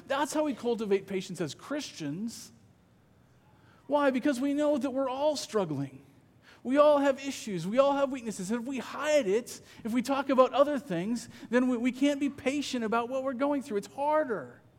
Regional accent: Iowa, United States; And the reason is because I'm from Iowa, and I cultivate patience by complaining about the weather, right?

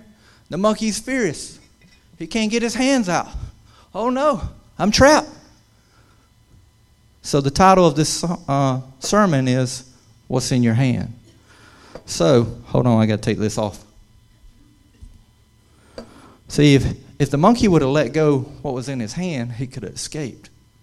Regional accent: Georgia, United States; But anyway, I'm from Georgia

